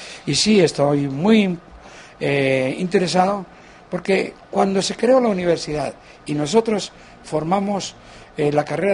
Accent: Guatemala; si soy guatemalteco

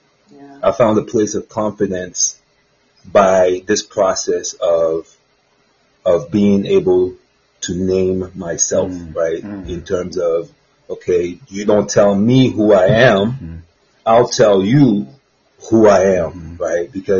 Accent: Cameroon; but I'm not French. I'm from Cameroon. I was born in Cameroon. And so, I remember growing up, I went to a French, school back home

